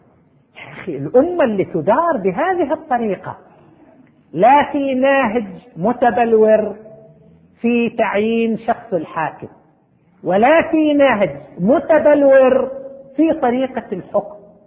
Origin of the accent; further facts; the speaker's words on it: Saudi Arabia; عندنا في المملكة العربية السعودية،